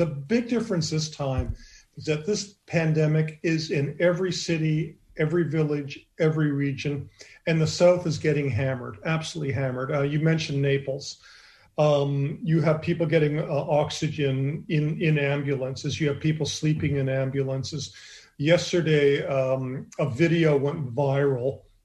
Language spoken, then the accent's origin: English; Canada; I'm Canadian.